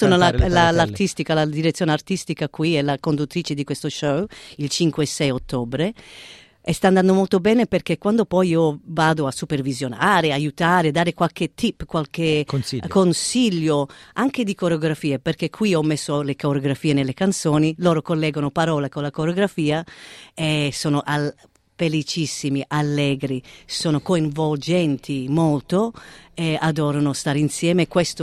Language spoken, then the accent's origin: Italian; Melbourne, Victoria, Australia; Io sono nata qui a Melbourne, adoro la mia città